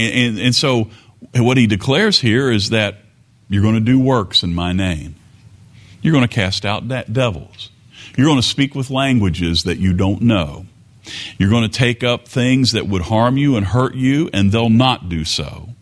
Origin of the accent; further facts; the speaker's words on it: Kentucky, United States; accent: Southwestern Kentucky; I'm speaking English or Southwestern Kentuckyese.